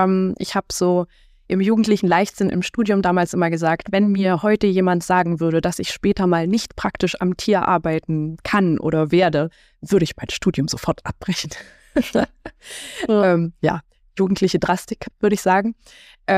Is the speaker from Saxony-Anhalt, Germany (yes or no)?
yes; Halle an der Saale, Saxony-Anhalt, Germany; Ich komme aus Halle an der Saale im schönen Sachsen-Anhalt